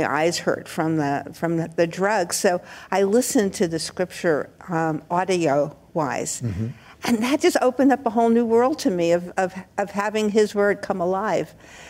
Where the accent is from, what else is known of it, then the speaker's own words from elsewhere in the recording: Brooklyn, New York, United States; You know, I'm from Brooklyn.